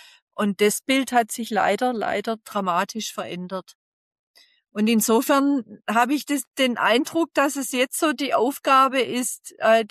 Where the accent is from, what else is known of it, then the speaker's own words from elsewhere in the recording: Baden-Württemberg, Germany; Also das reicht ganz weit zurück in meine Kindheit tatsächlich. Ich bin aufgewachsen im Nordschwarzwald.